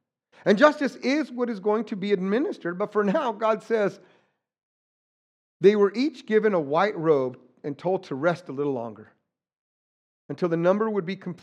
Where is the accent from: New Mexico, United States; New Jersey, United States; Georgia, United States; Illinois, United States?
New Mexico, United States; So I'm from New Mexico. There's mountains. The sunsets are rugged.